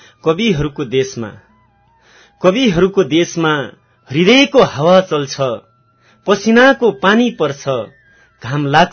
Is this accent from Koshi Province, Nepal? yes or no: no; Bajhang, Sudurpashchim Province, Nepal; now in Kirtipur, Nepal; मेरो घर बझाङ हो, म अहिले किर्तिपुर बस्छु।